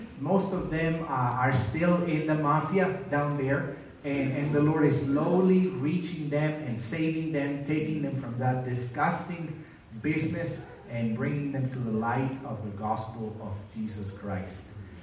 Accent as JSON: {"language": "English", "town": "Arizpe", "region": "Sonora", "country": "Mexico", "tie": "born or raised there", "said": "It's northern Mexico, border with Arizona. And so that where the yellow star is, that's my hometown, which is Arizpe. Arizpe is an old Catholic town, comes from the 1646 by Jesuit missionaries."}